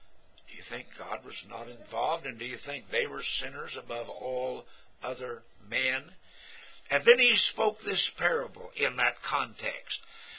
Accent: Lawton, Oklahoma, United States; I come from Lawton, Oklahoma.

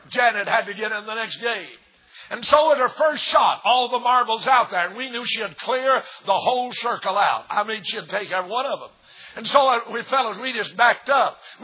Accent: Tallulah Falls, Georgia, United States; when I was growing up around Tallulah Falls, I lived in a neighborhood.

